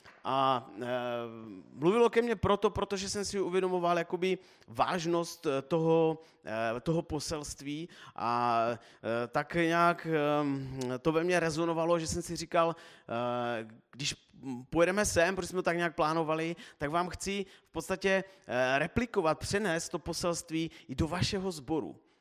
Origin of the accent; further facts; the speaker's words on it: Nivnice, Zlín Region, Czechia; Tak jsme z Nivnice a naším domovským sborem je Uherský Brod. Chodíme do apoštolské církve